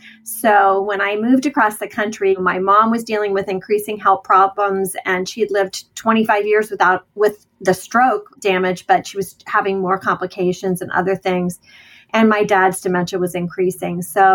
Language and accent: English; Ohio, United States; I grew up in Ohio and went to Ohio University.